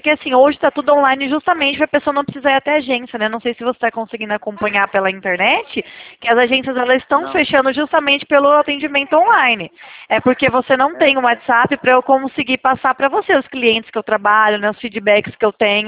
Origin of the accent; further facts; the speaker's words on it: Nova Odessa, São Paulo, Brazil; eu sou do interior de São Paulo, Nova Odessa.